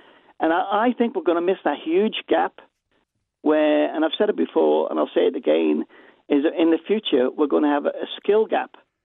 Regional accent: Williston, United Kingdom; I was brought up in Williston, in a council house, enjoyed my time in there, meet me mates there all the time

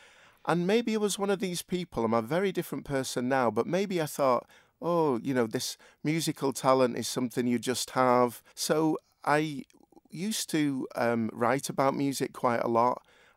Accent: Tyldesley, North West England, United Kingdom; also born or lived in Salford; And I grew up in a small town called Tilsley, which is in Greater Manchester. It's in the Wigan Borough. And that's where my parents still live

